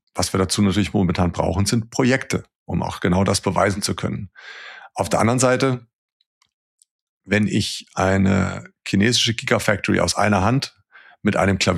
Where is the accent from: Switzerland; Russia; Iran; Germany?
Germany; Ja, ich fühle mich natürlich, wenn du mich nachts wächst, erstmal bin ich Deutscher. Aber wenn es um Maschinenanlagenbau geht und im globalen Setup, können wir auch nur als Europäer bestehen.